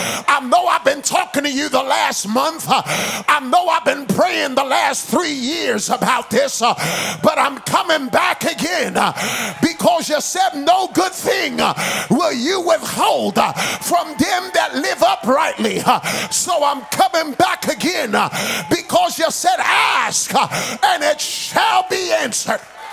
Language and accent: English; Bronx, New York, United States; as I was growing up in the Bronx, New York, that's where I grew up, and I'll never forget, we don't know much about animals in New York.